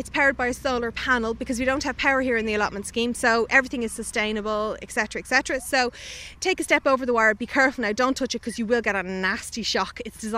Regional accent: Malahide, Leinster, Ireland; now in Balbriggan, Ireland; I grew up in Malahide and yeah. contrary to popular belief, we grew our own food where I grew up.

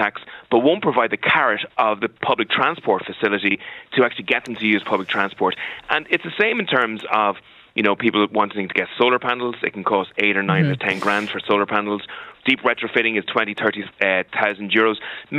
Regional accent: Leinster, Ireland; I'm from Meath, for example.

